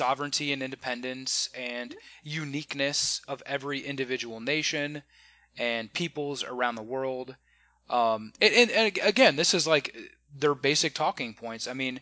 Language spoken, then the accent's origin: English; United States; You know, I love America. I mean, I'm an American, but still, it's just like, it's such a disgrace what has come to this country.